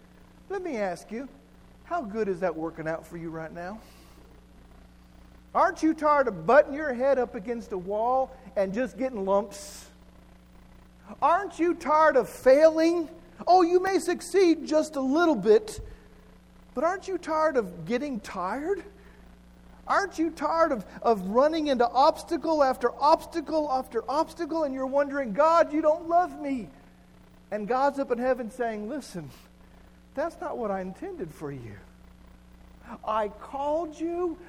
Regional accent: Albuquerque, New Mexico, United States; When I was growing up in Albuquerque, we had what's called ditches.

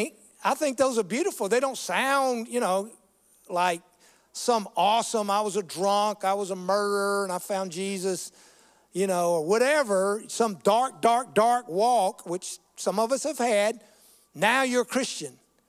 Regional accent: Greenville, Mississippi, United States; Well, I grew up in Greenville, Mississippi.

